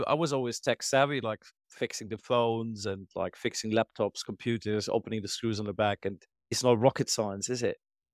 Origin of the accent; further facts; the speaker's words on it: Dubai, United Arab Emirates; Like, I grew up in Dubai. I could do what I want to do.